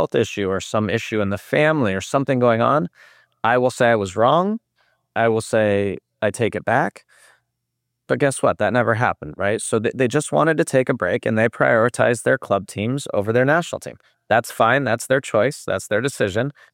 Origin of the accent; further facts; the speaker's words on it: California, United States; Okay, so today I'm in East LA. I grew up in Southern California. I'm in East LA today.